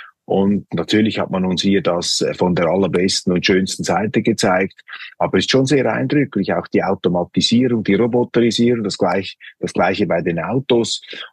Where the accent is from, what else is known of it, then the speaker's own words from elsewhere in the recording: Switzerland; Als Schweizer kommt man sich in China natürlich noch kleiner vor